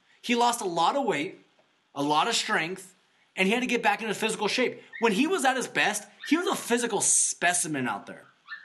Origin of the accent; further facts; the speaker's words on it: New Mexico, United States; Yeah, well, plus we're from New Mexico.